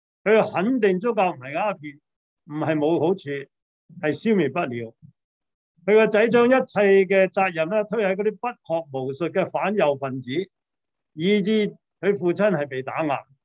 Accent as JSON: {"language": "Cantonese", "country": "China", "said": "呢個故事咧係我哋中國人典範"}